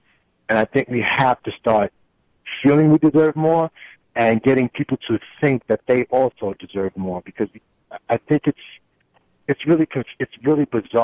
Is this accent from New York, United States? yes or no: yes; Queens, New York, United States; now in Lawrence, United States; I live in Lawrence now, and I grew up in Hollis, Queens, right? Working class, you know, basic black neighborhood, not the best, not the worst